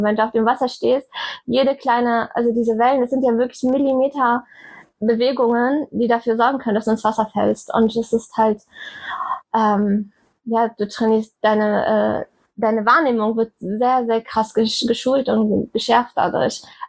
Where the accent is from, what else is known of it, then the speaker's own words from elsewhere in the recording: Kiel, Schleswig-Holstein, Germany; Also ich komme ja aus Kiel, ne?